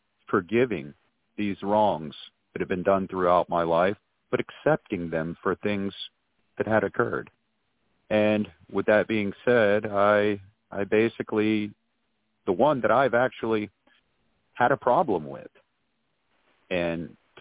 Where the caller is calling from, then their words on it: South Carolina, United States; I'm calling from South Carolina.